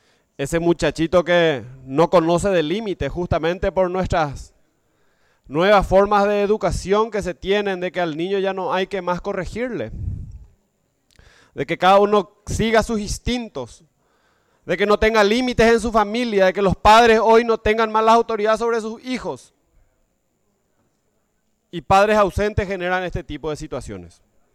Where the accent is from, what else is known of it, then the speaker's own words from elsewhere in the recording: Paraguay; es el tema que nos toca hoy como paraguayos